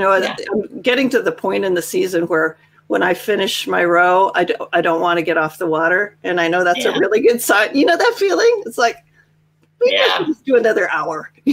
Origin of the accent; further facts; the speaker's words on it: Spokane, Washington, United States; I have actually rowed with the Spokane River Rowing Association because I'm from Spokane and I visit back there.